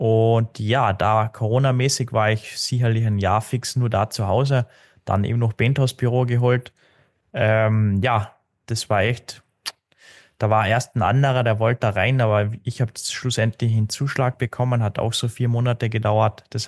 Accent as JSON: {"language": "German", "region": "Carinthia", "country": "Austria", "said": "Kärnten, Tirol, da wo ich herkomme, Kärnten eben, da ist es gang und gäbe."}